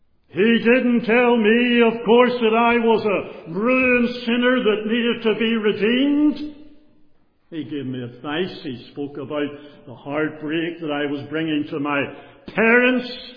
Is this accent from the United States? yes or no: no; Bangor, Northern Ireland, United Kingdom; also born or lived in Donaghadee; We did move to Donaghadee when I was about 5 years of age, and for the next approximate 9 years I lived in Donaghadee before the family, due to schooling, moved back to Bangor.